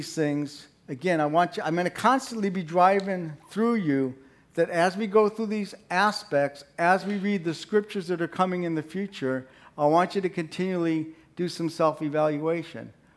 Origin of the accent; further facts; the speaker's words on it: Chicago, Illinois, United States; Maybe it's just because I'm an Italian from Chicago, right?